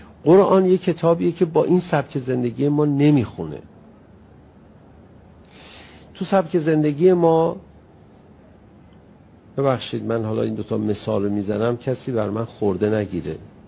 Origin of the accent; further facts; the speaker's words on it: Iran; به هم برخورد به عنوان یه ایرانی، گفتم من به عنوان یه ایرانی اینو حذف کنم